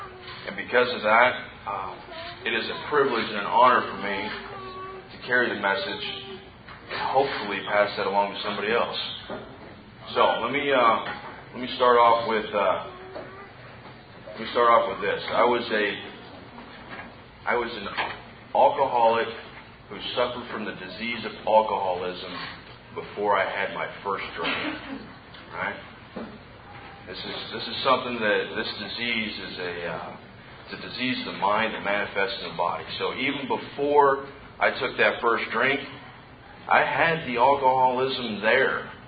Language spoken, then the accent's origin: English; Wasco, California, United States; also born or lived in Bakersfield; So I grew up in Wasco, California, and Bakersfield, went back and forth.